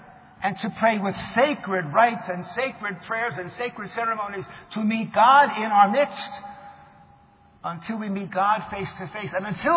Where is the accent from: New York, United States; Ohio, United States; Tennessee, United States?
New York, United States; And as a New Yorker in exile, on Monday, many Catholics I know will go to Rockaway to get in the water on the Assumption.